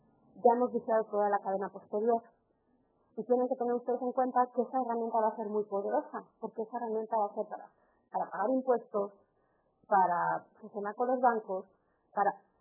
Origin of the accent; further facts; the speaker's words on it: Mexico City, Mexico; yo soy chilanga además, de verdad.